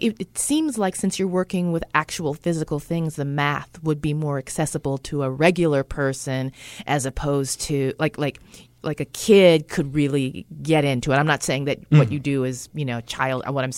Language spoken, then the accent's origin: English; San Francisco, California, United States; growing up in San Francisco, you're always hearing that it could happen any moment.